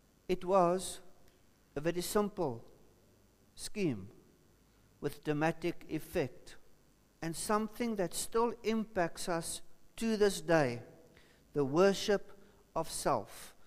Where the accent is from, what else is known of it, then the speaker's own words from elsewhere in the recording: South Africa; Hey, I'm a South African, what can I say?